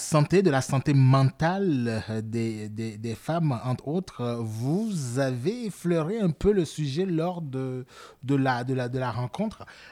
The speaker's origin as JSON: {"language": "French", "country": "Togo", "tie": "born or raised there", "said": "moi, en tant qu'homme, homme noir, homme africain, quand j'étais jeune, là, en Afrique, au Togo"}